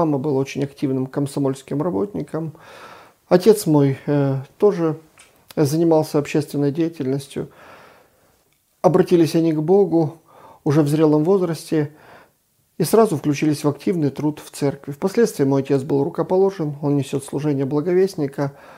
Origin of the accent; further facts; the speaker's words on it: Sloviansk, Donetsk Oblast, Ukraine; born there; Я родился в Украине, город Славянск. Я родился в семье родителей, которые воспитывались и родились в атеистических семьях.